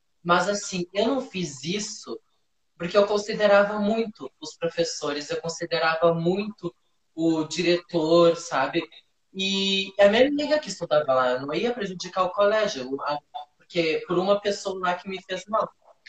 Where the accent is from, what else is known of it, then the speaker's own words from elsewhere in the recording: Natal, Rio Grande do Norte, Brazil; moved away; lá na minha cidade de Natal, antes de vir pra cá.